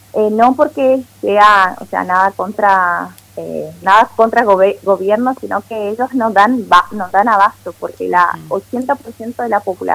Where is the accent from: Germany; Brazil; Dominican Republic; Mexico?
Brazil; Novo Hamburgo, Rio Grande do Sul; Spanish is a second language; Yo soy oriunda de Novo Hamburgo, una de las ciudades planificadas.